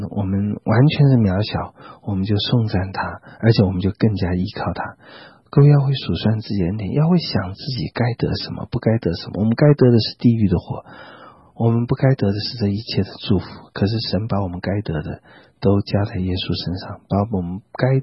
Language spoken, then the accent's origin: Chinese; China; 我觉得我们中国人送礼很多地方是礼多人诈了